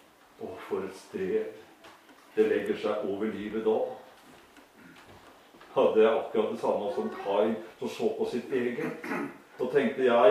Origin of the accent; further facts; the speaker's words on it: Sandefjord, Vestfold, Norway; Jeg var guttunge, da hadde vi en lek hjemme i Sandefjord.